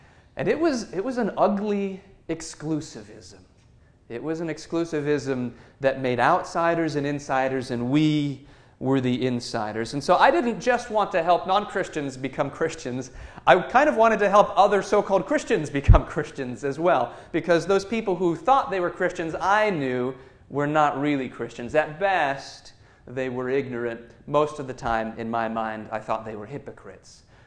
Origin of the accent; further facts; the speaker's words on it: San Diego, California, United States; I grew up in San Diego, a beautiful place to grow up.